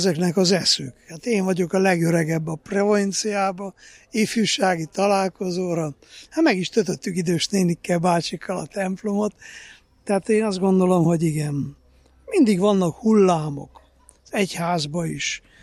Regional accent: Csíksomlyó, Harghita, Romania; én Csíksomjóról jöttem, az jó messze van ide

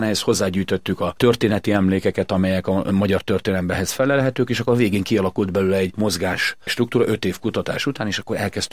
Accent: Jászágó, Jász-Nagykun-Szolnok, Hungary; born there; Valamikor ez egy somogyi falu volt, aztán később a megye rendezés kapcsán átkerült a túloldalra, de igazából Jászágú Nagyhalomdülő tanya 407 az a szülőhelyem. Tehát egy hosszú utat jártam be gyermekkoromban a költözések és egyebek kapcsán.

